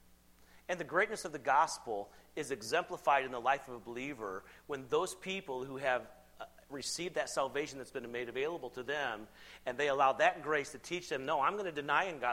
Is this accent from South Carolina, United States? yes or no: yes; South Carolina, United States; I grew up in South Carolina, and you ask somebody that question